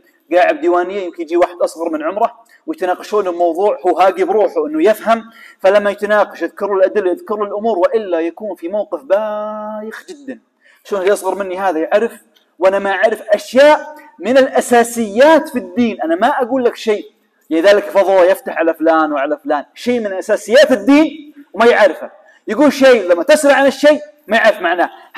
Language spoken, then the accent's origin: Arabic; Kuwait; اللهم اجعل بلدنا الكويت بلد أمن وأمان يا رب العالمين.